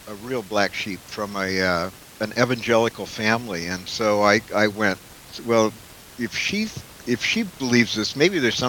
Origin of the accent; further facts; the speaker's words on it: Tacoma, Washington, United States; also born or lived in Germany; Actually, you know, I was born in Tacoma.